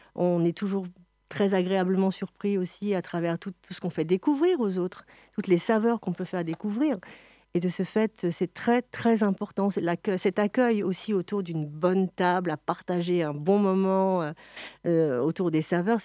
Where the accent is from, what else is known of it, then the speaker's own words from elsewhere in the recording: Bourgogne-Franche-Comté, France; On est français, et la Bourgogne est une terre de saveurs